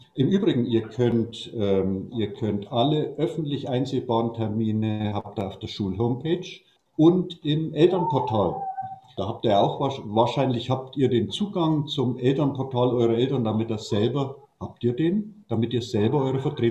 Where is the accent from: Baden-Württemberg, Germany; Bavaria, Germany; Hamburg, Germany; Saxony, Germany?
Bavaria, Germany; Naila; also born or lived in Hof; Ich bin auch im Landkreis, geboren, war dann länger weg oder lange Zeit in Hof. Ist ja nicht so weit weg, die Weltstadt Hof. Aber ich bin quasi, ich habe nach einer langen Lebensschleife, bin ich wieder irgendwie zurück in mein kleines Naila